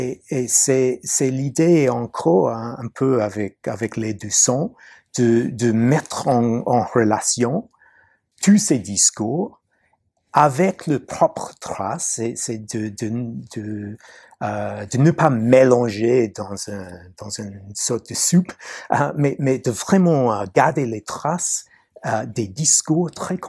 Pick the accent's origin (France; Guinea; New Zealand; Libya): New Zealand; also born or lived in Australia; now in United States; J'ai grandi en Nouvelle-Zélande